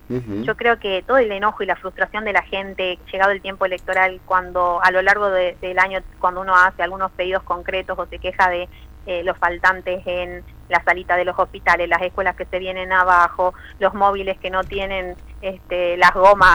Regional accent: Argentina

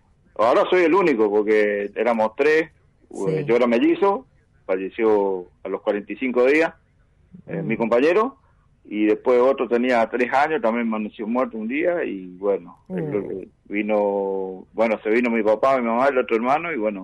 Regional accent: Corrientes, Argentina; moved away as an adult; vengo de Corrientes, me fui al Chaco. Ahí me trajeron hasta Buenos Aires, hasta Pereira, en La Plata.

